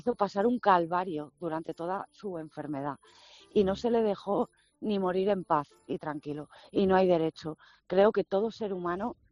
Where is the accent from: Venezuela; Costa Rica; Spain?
Spain; una ciudadana española, porque soy española